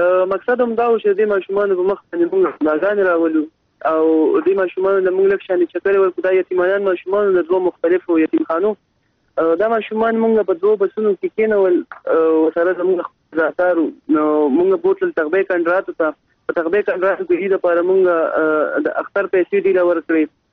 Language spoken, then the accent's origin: Pashto; Mardan, Khyber Pakhtunkhwa, Pakistan; زه د مردان د سیمې سره تعلق لرم او موږ پښتانه یو